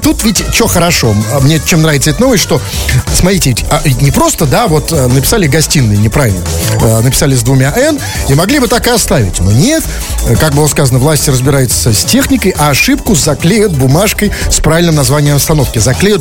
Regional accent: Saint Petersburg, Russia; мы, петербуржцы, вот мы, коренные ленинградцы, тоже с вами к ним относимся. Вот мы живем на болоте, да, мы живем в ужасающем климате

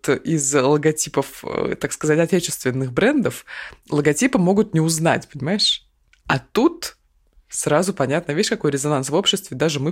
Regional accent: Krasnoyarsk, Krasnoyarsk Krai, Russia; из Красноярска

